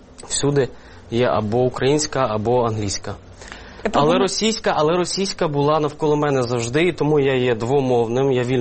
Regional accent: Kyiv, Ukraine; я народився, виріс в Києві, в двомовному місті, але бо в моїй родині домінувала українська мова, і мої родичі спілкуються українською мовою, мої родичі з центральної України, моя родина – це Полтавщина, Вінниччина.

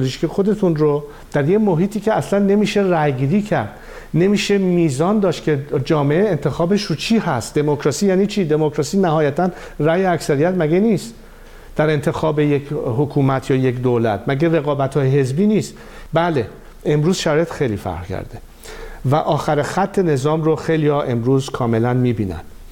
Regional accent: Iran; به عنوان یک ایرانی که هدفم منافع ملی کشورمون هست

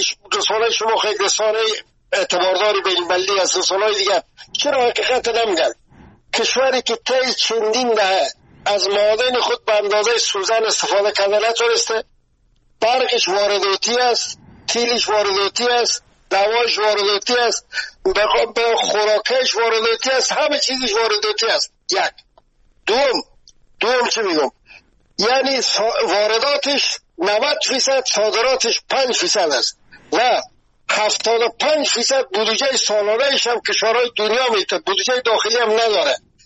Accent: Afghanistan; ما همه ما از افغانستان هستیم

